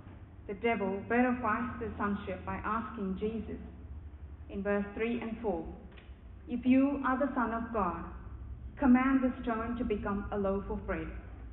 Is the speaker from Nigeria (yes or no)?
no; South India, India; English is a second language; Back in my home country in southern India, each Ash Wednesday service, every family receives a piggy bank made from clay.